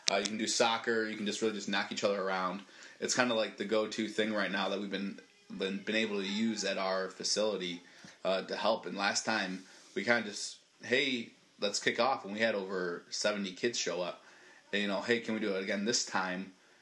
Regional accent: Rochester, New York, United States; I will be heading to my hometown of Rochester, New York.

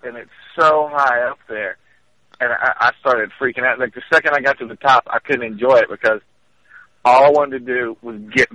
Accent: Kentucky, United States; I'm like, what is wrong with my accent here? Now, but, that's just growing up in Kentucky.

